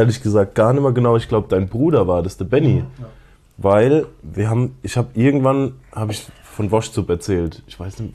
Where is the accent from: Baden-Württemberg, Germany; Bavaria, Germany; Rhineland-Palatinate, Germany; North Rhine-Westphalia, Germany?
Rhineland-Palatinate, Germany; Wachenheim an der Weinstraße; eigentlich komme ich aus Wachem, aus der Vorderpfalz, aber bin jetzt aufgrund des Studiums habe ich mich jetzt mal zeitlang in die Südpfalz abgesetzt, aber ich komme zurück.